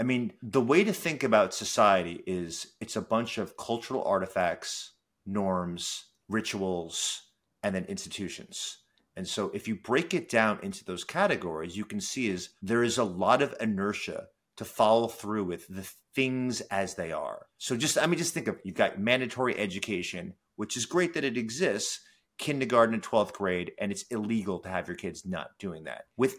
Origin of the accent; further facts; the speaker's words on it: New York, United States; Now, this is Wisconsin. I'm from New York.